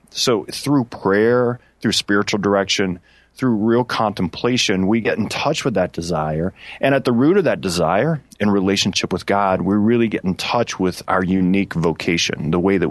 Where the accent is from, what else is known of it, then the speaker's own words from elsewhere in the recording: the South, United States; I'm from the South, so that's what we do.